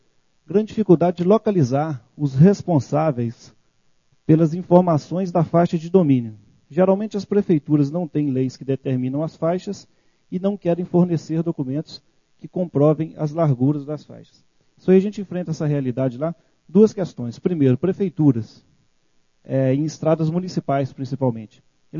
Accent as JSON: {"language": "Portuguese", "region": "Minas Gerais", "country": "Brazil", "said": "eu sou lá do leste de Minas, né? Mais precisamente da região de cafeicultura de montanha."}